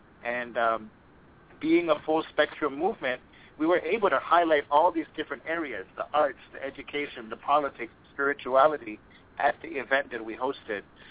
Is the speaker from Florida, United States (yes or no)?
yes; Florida, United States; this is something that's really important to the community that I'm from. I'm from the Miccosukee community.